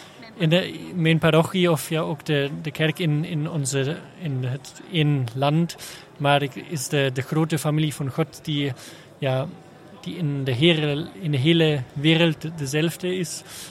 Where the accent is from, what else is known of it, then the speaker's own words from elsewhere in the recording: Germany; Dutch is a second language; also born or lived in Rome, Italy; now in Belgium; ik ben van Duitsland. Daarom spreek ik ook niet heel veel Nederlands. Maar ja, ik ben vele tijd 7 jaar in Rome geweest